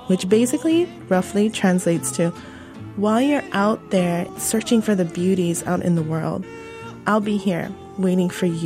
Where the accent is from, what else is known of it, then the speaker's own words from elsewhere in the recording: Haleiwa, Hawaii, United States; it's about the place where I'm from. And I'm from Hale Iwa. And in Hawaii